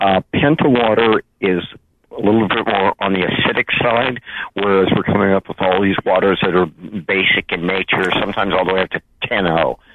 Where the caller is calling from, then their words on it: Santa Cruz, California, United States; from Santa Cruz.